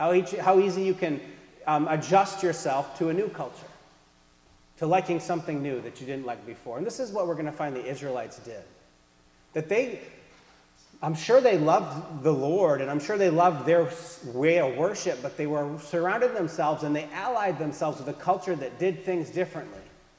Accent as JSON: {"language": "English", "region": "Maine", "country": "United States", "tie": "born or raised there", "also_born_or_lived": "Virginia / California", "said": "So I grew up in Maine, and then I moved to Virginia and then California for school. And being a Mainer my whole life, I was a huge Dunkin' Donuts fan."}